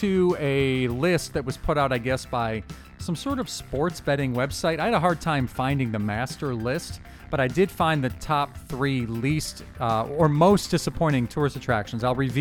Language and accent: English; Cleveland, Ohio, United States; I'm from Cleveland, and I know it's a real point of pride for Clevelanders to have that Hall of Fame there.